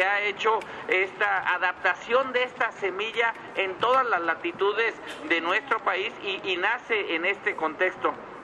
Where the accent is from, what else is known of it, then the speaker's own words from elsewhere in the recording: Mexico; esa semilla que nos identifica como mexicanos